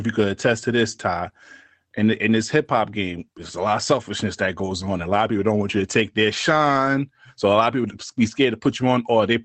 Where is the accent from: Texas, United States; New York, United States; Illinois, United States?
New York, United States; Brooklyn; just because I'm from Brooklyn.